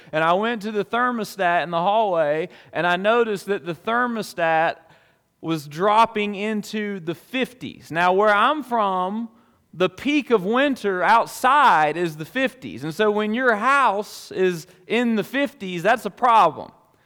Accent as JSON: {"language": "English", "region": "Alabama", "country": "United States", "said": "I am from South Alabama"}